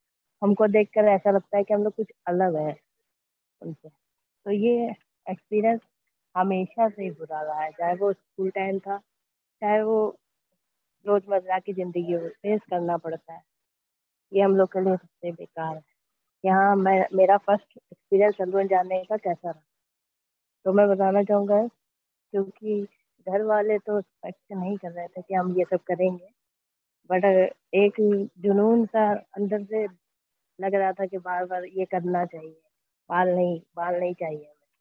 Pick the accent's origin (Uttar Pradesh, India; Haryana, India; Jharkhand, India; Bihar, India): Uttar Pradesh, India; Lucknow; and मैं लखनऊ से रहने वाला हूँ, लखनऊ का रहने वाला हूँ